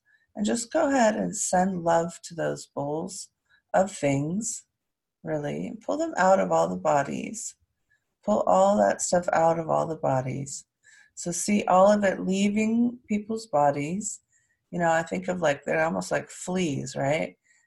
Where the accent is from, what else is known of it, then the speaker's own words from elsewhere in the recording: California, United States; send some extra healing to my home state, California.